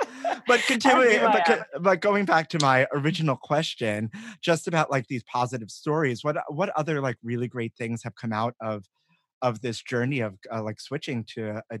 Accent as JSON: {"language": "English", "region": "New York", "country": "United States", "tie": "born or raised there", "said": "Yeah, and that's also really old school, and an old school testament, especially growing up in New York."}